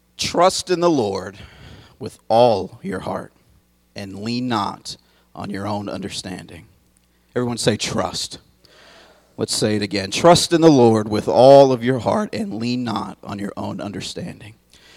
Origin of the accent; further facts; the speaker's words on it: Youngstown, Ohio, United States; I grew up in Youngstown, Ohio.